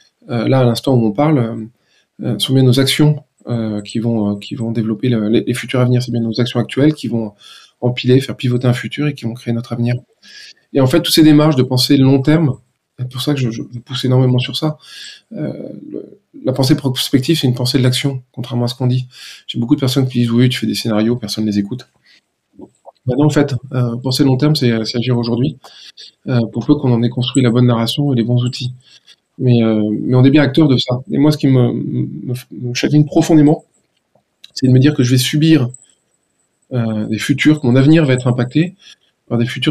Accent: France; on remet en question notre avenir, en tant que Français

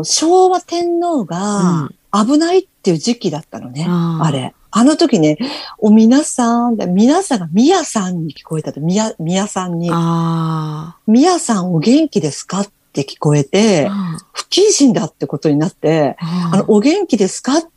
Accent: Kyushu, Japan; 私はほら九州人だから豚骨ラーメンしか食べれないのよ、

